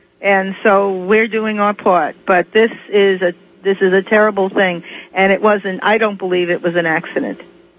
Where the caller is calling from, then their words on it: Panama City, Florida, United States; Hi, I'm calling from Panama City